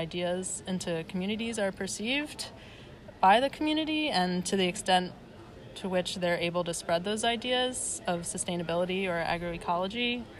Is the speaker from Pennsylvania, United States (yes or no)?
yes; Lancaster, Pennsylvania, United States; moved away as an adult; also born or lived in Chicago; now in Berlin, Delaware, United States; I am from Lancaster, Pennsylvania. I studied geography in Chicago at DePaul University.